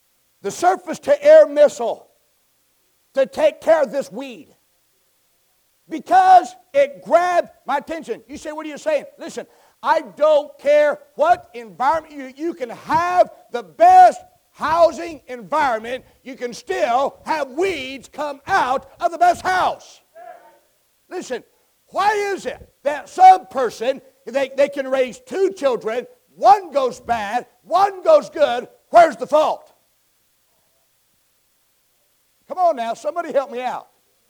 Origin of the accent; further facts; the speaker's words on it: California, United States; I grew up in California. Don't hold it against me.